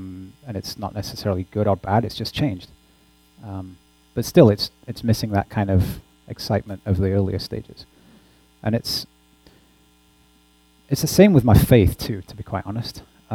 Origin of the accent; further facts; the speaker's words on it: Yorkshire and the Humber, United Kingdom; moved away as an adult; also born or lived in Newcastle; I grew up in Yorkshire, which is also a fairly thick accent. Then I went up to Newcastle, where it's even worse.